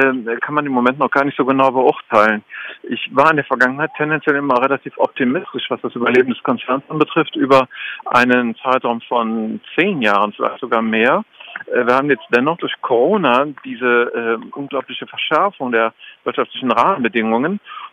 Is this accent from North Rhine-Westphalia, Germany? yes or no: yes; Düren, North Rhine-Westphalia, Germany; übrigens auch der Standort meiner Heimatstadt Düren, erhalten geblieben.